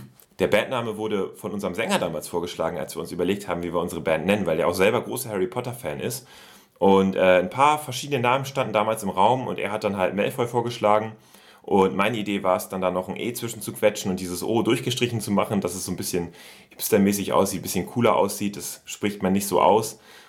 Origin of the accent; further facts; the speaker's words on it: Oldenburg, Lower Saxony, Germany; bei uns in Oldenburg, in der Heimatstadt.